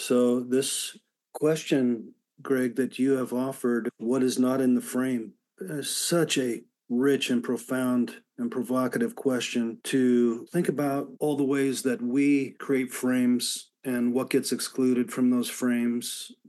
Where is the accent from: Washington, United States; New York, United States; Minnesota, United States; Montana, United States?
Washington, United States; Tacoma; I'm from the Hilltop Tacoma neighborhood, and I have an amazing gift of being in the same place. I live 2 blocks from where my great-grandmother lived